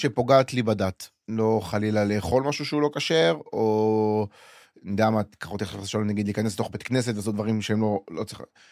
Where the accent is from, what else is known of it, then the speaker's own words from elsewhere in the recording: Ashdod, Southern District, Israel; גדלתי באשדוד, סביבה קצת לא וואו.